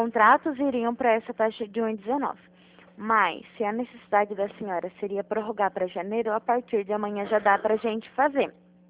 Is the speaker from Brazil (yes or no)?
yes; São Paulo, Brazil; É aqui do interior de São Paulo.